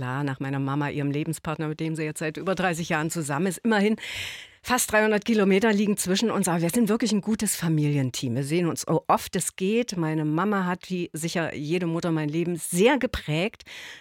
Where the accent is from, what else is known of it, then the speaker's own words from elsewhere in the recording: Thuringia, Germany; moved away as an adult; now in Leipzig, Germany; Also Thüringen ist genauso meine Heimat wie seit 1978, als ich nach Leipzig zum Studium gegangen bin, Sachsen.